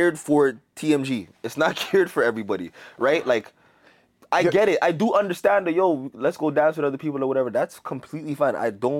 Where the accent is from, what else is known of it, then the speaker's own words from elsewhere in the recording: Jamaica; I'm Jamaican.